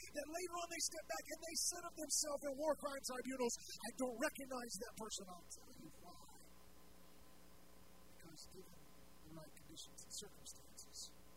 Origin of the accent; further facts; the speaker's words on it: Buenos Aires, Argentina; I grew up in Buenos Aires